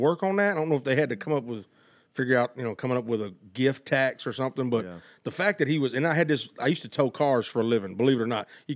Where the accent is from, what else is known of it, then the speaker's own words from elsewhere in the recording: Memphis, Tennessee, United States; born there; I never was a … fan, because in Memphis, you know, I was born in Memphis, so it was kind of like you either liked